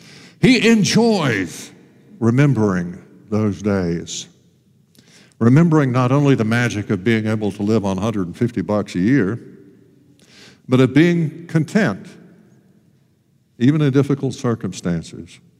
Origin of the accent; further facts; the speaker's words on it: Alabama, United States; The kind of guy that we used to joke about when I was growing up in Alabama